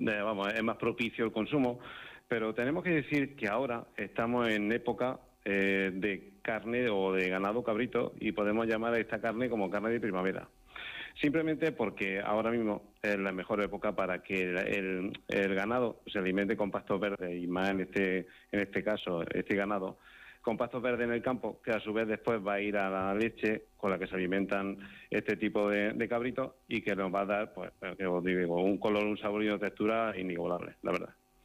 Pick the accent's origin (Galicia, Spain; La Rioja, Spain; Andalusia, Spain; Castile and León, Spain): Andalusia, Spain; como se llama en mi tierra y más concretamente en Alpujarra.